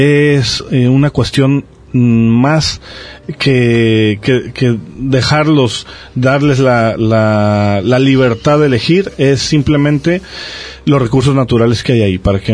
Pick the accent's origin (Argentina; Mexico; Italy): Mexico; como mexicano que soy, orgulloso de mis raíces